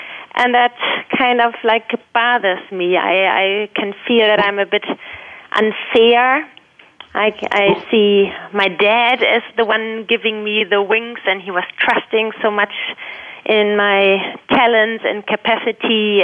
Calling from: Hamburg, Germany; Hello, I'm calling in from Hamburg in Germany.

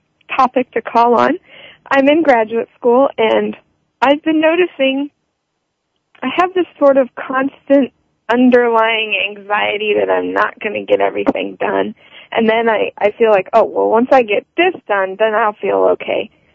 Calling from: Kilmarnock, Virginia, United States; The Kilmarnock, Virginia, on the northern neck on the Chesapeake Bay.

